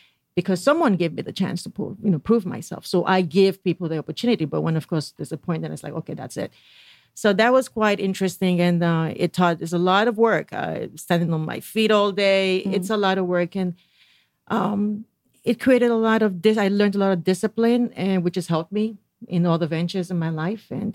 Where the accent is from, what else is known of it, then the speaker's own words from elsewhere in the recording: Edo, Nigeria; But I am from the Benin Kingdom, from the royal family, Ozulua. And actually, my mother was also a princess from her tribe, also in Edo State, a place called Ososo.